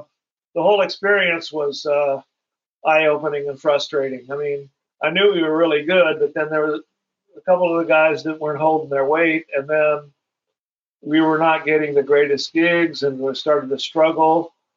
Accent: Iowa, United States; because I grew up in Iowa, you know, we were in this little town.

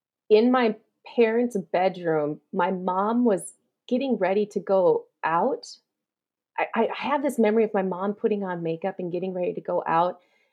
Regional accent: Flensburg, Minnesota, United States; also born or lived in Little Falls; Yeah, so I'm about as Minnesotan as they come. I was born in Little Falls, but I grew up 5 miles outside of a tiny town called Flensburg.

